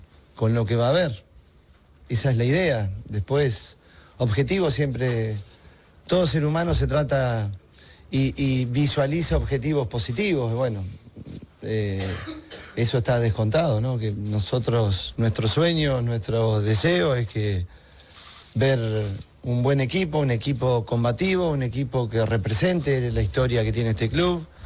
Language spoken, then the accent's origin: Spanish; Argentina; y más siendo argentino